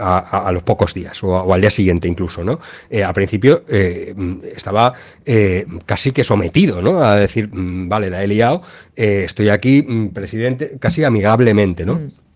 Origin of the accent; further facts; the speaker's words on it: Valencia, Valencian Community, Spain; yo que soy valenciano y que estoy en contacto constante con mis compañeros y compañeras de mi ciudad